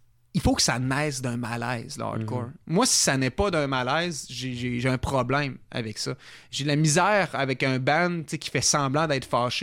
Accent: Quebec, Canada; parce que moi, je venais, tu sais, de l'Est du Québec, je n'ai pas des grands centres.

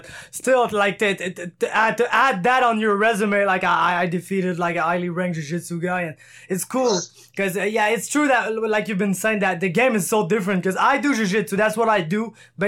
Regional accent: Canada; Cause I'm a Canadian, so I played hockey.

